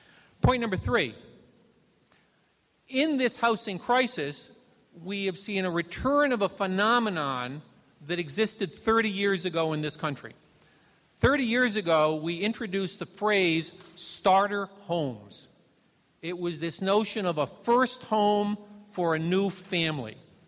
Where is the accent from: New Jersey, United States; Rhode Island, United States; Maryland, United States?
Rhode Island, United States; Providence; born there; I live where I was born in Providence, Rhode Island. Nice urban, small urban place in the Northeast.